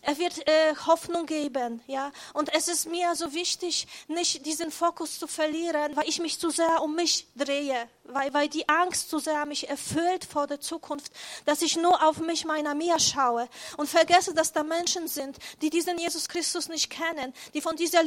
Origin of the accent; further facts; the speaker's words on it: Poland; German is a second language; ich komme aus Polen